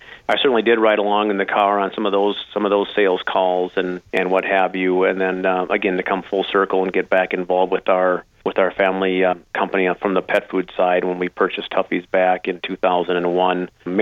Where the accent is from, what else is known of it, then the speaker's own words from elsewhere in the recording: Perham, Minnesota, United States; I grew up in Perham. I graduated from Perham High School.